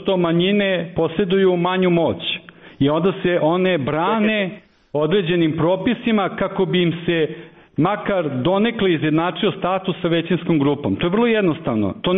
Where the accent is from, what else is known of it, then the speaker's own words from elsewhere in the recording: Serbia; Evo, ja sam Srbin koji piše latinicu